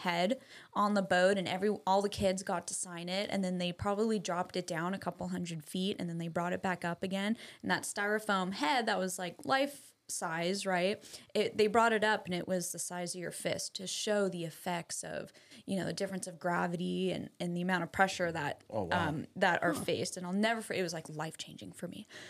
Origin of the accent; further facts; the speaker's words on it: California, United States; I grew up in Orange County.